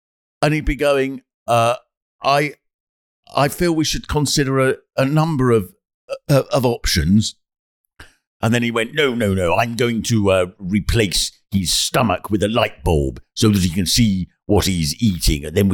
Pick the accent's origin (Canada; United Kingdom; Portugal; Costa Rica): United Kingdom; England; Well, I keep getting asked that, as people do, because we're English and polite